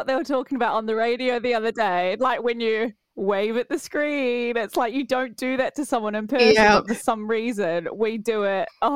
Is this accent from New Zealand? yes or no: yes; New Zealand; accent: New Zealand; also born or lived in United Kingdom; I'm from the UK, funny enough, but I grew up in New Zealand, hence the accent.